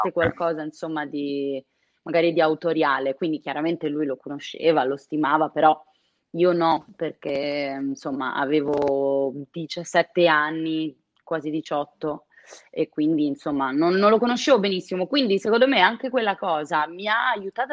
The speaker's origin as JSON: {"language": "Italian", "town": "Bologna", "region": "Emilia-Romagna", "country": "Italy", "tie": "born or raised there", "said": "avevano aperto dei provini a Bologna, nella mia città natale d'origine"}